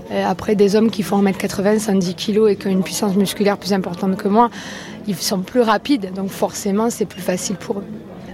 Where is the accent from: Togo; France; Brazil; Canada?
France; Pays de la Loire; Et moi, je viens de Vendée, de l'Essonne, sud Vendée.